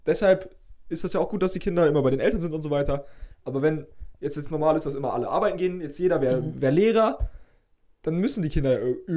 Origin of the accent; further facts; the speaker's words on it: Schleswig-Holstein, Germany; also born or lived in Göttingen; Ja, in der Nähe von Kiel und so weiter.